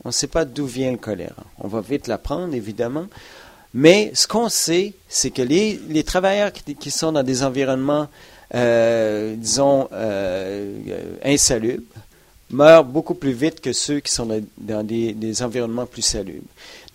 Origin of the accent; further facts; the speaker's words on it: Quebec, Canada; moved away as an adult; ça fait déjà 5 ans que j'ai quitté le Québec, mais j'ai été formé là.